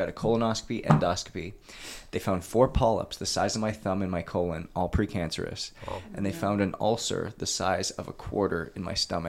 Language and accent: English; Canada; moved away as an adult; now in United States; being born and raised in Canada, you have to realize that hockey is like a rite of passage.